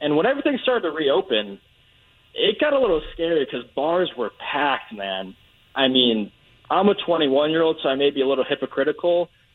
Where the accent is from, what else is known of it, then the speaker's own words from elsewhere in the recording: Chicago, Illinois, United States; As much as pains me to say, I'm from Chicago, I'm a Bulls fan